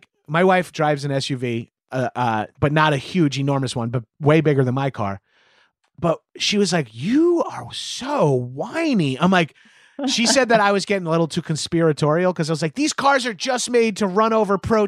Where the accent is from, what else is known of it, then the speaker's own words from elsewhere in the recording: Long Island, New York, United States; I'm from Long Island, New York.